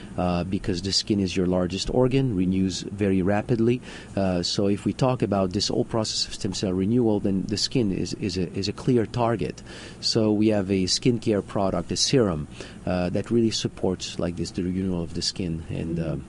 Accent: Canada; I'm from Canada

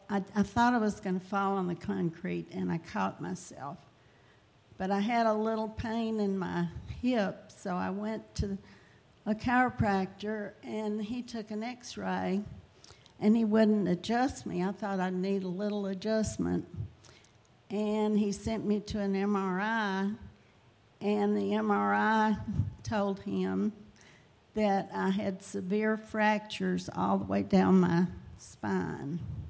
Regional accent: Franklin, Tennessee, United States; And I'm from Franklin, Tennessee, and I'm back today.

